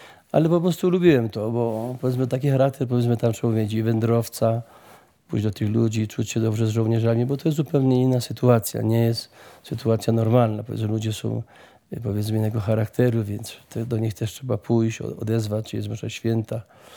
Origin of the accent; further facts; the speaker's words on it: Dębica, Subcarpathian Voivodeship, Poland; powiedzmy z Dębicą, pamiętam moje strony rodzinne